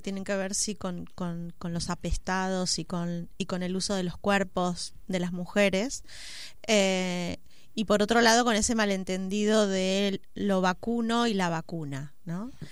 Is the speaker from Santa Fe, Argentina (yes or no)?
no; Mendoza, Argentina; Encima soy de Mendoza, que tiene una Z ahí enorme.